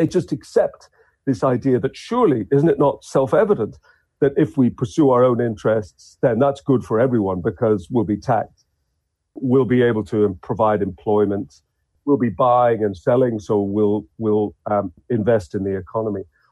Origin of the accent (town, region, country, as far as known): Ireland; now in Australia